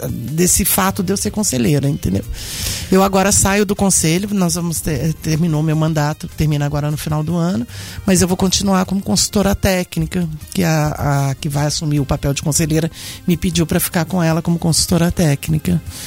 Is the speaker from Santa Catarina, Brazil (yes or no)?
no; Rio de Janeiro, Brazil; lá na minha terra natal, no Rio de Janeiro.